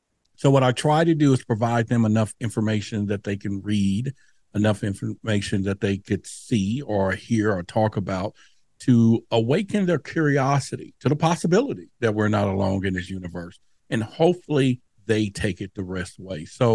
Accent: Dallas, Texas, United States; Now, where I grew up in Dallas at that time, near the Dallas Zoo

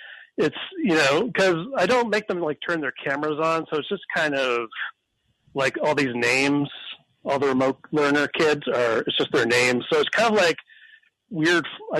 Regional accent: Canada; I grew up in Canada. So I have like an, you know, I'm a little obsessed with politeness

